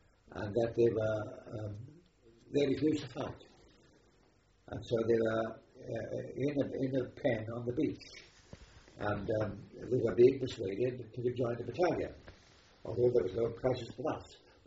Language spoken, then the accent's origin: English; United Kingdom; We, as British soldiers, were listening to the London News on the radio